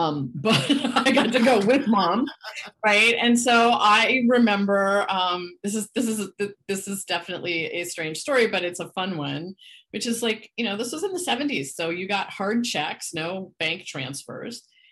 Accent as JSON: {"language": "English", "town": "Washington", "region": "District of Columbia", "country": "United States", "tie": "born or raised there", "said": "And I grew up in Washington, DC area."}